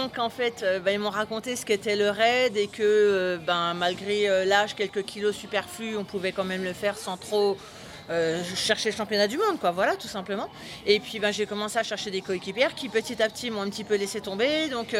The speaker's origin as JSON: {"language": "French", "region": "Grand Est", "country": "France", "lives_now": "Paris, France", "said": "Et moi, je suis originaire de l'Est, mais je viens de Paris."}